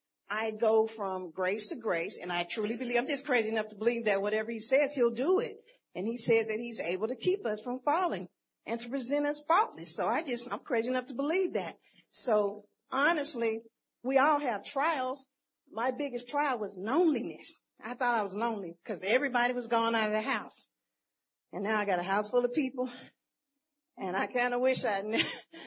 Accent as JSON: {"language": "English", "town": "Huntsville", "country": "United States", "said": "I'm from Huntsville."}